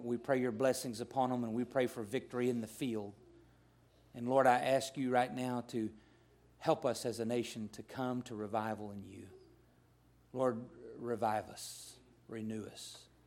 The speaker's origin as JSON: {"language": "English", "region": "the South", "country": "United States", "said": "I'm a Southerner. I celebrate three times a day."}